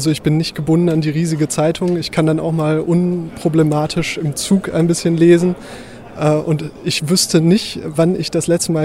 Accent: Bielefeld, North Rhine-Westphalia, Germany; Ich komme aus Bielefeld, habe da bei drei Tageszeitungen gearbeitet

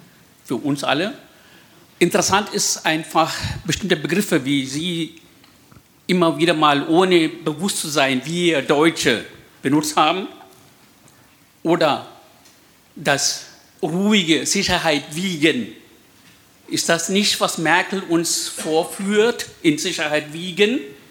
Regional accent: India; Ich stamme aus Indien.

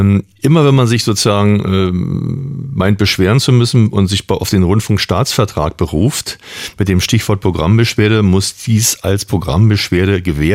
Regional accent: Berlin, Germany; Also ich bin geborener Westberliner, wobei ich immer Berliner war und bin und mich nie mit diesem West-Ost habe abfinden können.

